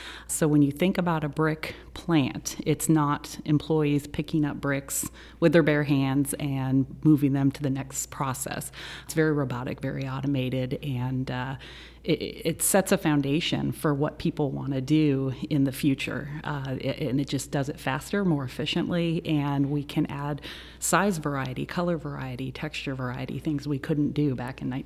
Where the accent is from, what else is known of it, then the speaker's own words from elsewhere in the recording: Arizona, United States; also born or lived in Tennessee; now in Durham, United States; Even though I'm from Arizona, North Carolina is home to me now.